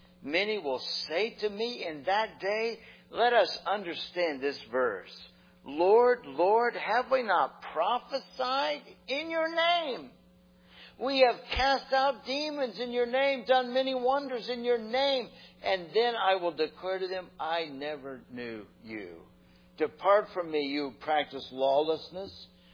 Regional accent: St. Petersburg, Florida, United States; Growing up in St. Petersburg, Florida, we had the blessing of having citrus trees in our yard.

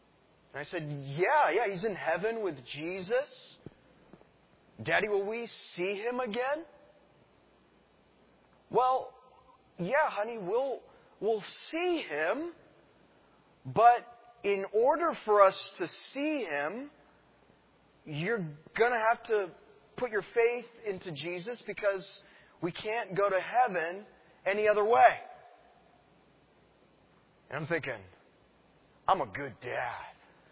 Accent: Sacramento, California, United States; I grew up in Sacramento. Sacramento is home. And about 7 years ago, my wife and I, we moved down to Southern California

